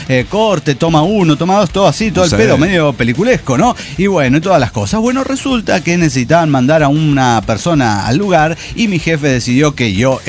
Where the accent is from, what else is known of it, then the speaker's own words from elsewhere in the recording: San Luis, Argentina; de San Luis, Argentina.